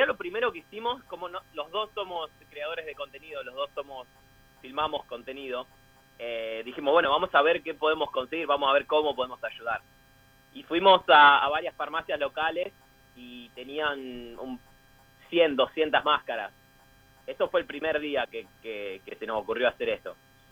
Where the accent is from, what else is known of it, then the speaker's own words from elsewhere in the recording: Argentina; moved away; Me fui de Argentina hace unos 7 años a viajar por el mundo. Casi 8, en realidad. Y terminé en Australia, en Sydney.